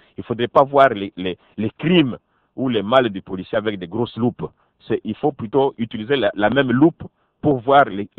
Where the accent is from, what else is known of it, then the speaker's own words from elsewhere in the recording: DR Congo; Parce que en tant que Congolais aussi, j'ai le souci de ma nation.